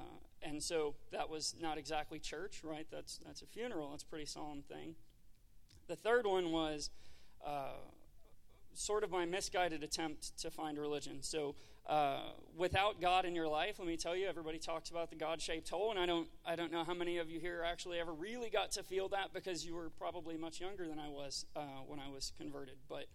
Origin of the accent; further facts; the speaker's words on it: Watauga, Texas, United States; also born or lived in El Paso / Fort Worth; So I was born in El Paso, Texas. I lived there till I was 4 years old, and then we moved to Fort Worth. I was raised most of my life in Watauga, Texas, which is a tiny little spit of a town just west of North Richland Hills